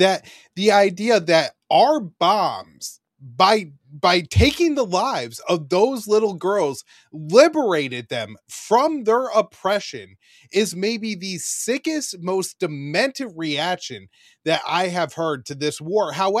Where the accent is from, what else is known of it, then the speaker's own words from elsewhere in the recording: United States; I'm not happy about it as an American.